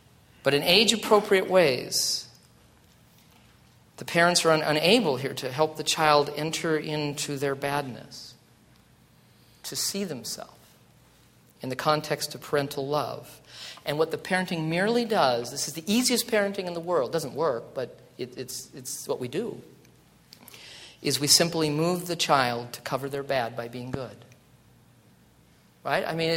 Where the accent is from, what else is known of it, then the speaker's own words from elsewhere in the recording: North Dakota, United States; I was raised in North Dakota in a Norwegian farming community area. I was raised by a pair of, moderately healthy, neurotic Norwegian farmers.